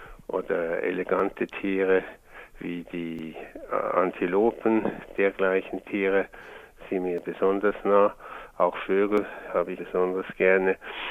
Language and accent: German; Zurich, Switzerland; born there; Ich bin in Zürich geboren, 1939, und ich bin mit 17 Jahren in die dortige Kunstgewerbeschule gekommen.